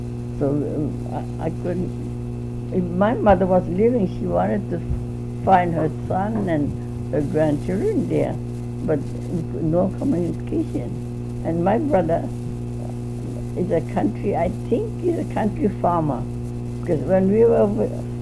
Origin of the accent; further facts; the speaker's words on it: South Korea; English is a second language; now in United States; If anybody asks me, what nationality are you? I'm a Korean.